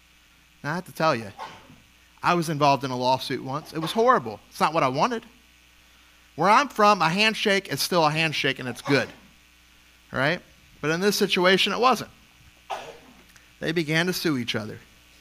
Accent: New Orleans, Louisiana, United States; I'm from New Orleans, right? It's a port city.

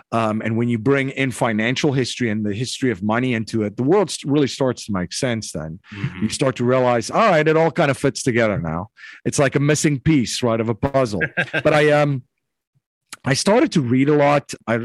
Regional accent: South Africa; now in United States; I'm originally from South Africa. So okay. Living in the U.S. now in Bucks County currently, Pennsylvania. And I came to the U.S. actually 20 years ago.

